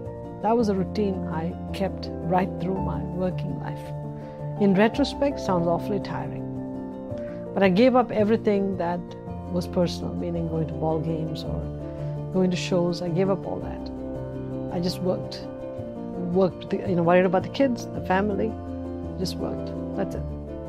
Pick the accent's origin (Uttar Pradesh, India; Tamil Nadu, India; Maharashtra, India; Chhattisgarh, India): Tamil Nadu, India; Chennai; moved away as an adult; now in United States; I was born in India. And in those days, where I grew up, especially in the south of India, in Madras, women didn't work, women didn't go to college. And came to the United States in 1978.